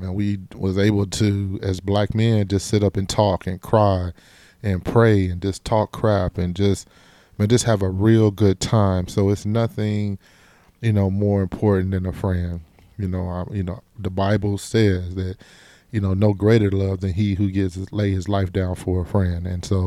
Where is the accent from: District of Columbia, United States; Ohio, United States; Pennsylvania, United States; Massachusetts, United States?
Ohio, United States; So I am from Ohio, so Ohio doesn't have a team.